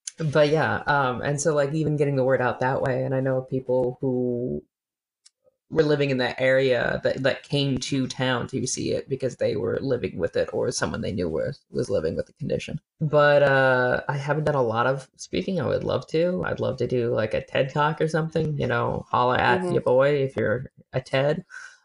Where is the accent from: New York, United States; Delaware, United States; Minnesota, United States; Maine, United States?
Minnesota, United States; Rochester; Because a lot of like my hometown is like a medium-sized town in Minnesota, and it's where the Mayo Clinic is.